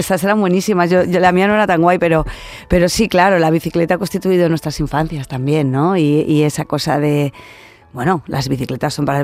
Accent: Huesca, Aragon, Spain; yo un día voy a volver a la ciudad en la que viví de niña y me van a pegar una paliza, ¿no? Porque es un juego de palabras, porque soy de Huesca, ¿no? Y ahí los de Huesca, ya lo decimos... De broma, le llamamos Wisconsin.

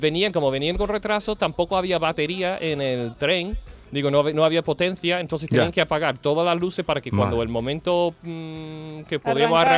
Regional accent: Spain; Demasiado buenos somos los españoles.

